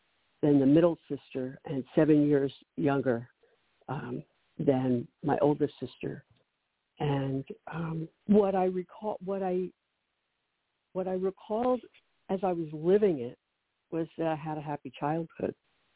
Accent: Baltimore, Maryland, United States; I grew up in Baltimore. I was born in Baltimore and grew up there.

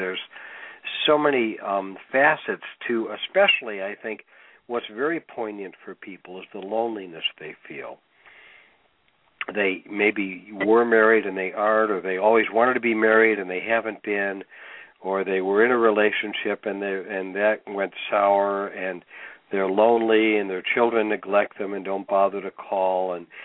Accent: Cleveland, Ohio, United States; I grew up in Cleveland and spent most of my life there.

